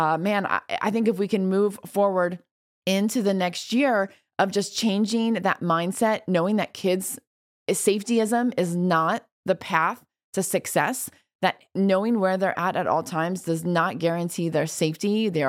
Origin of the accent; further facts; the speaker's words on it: Texas, United States; I think as a Texan, I think we need to get on that list.